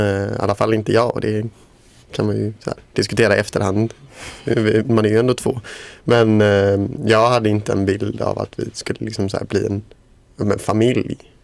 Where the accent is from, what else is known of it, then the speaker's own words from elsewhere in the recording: Gothenburg, Västra Götaland County, Sweden; Men just jag är ju från Göteborg.